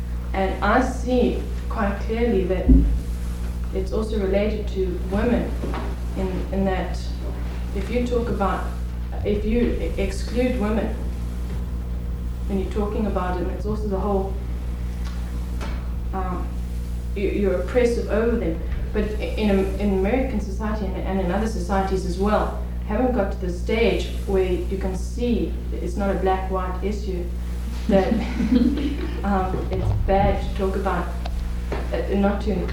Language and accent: English; South Africa; I'm from South Africa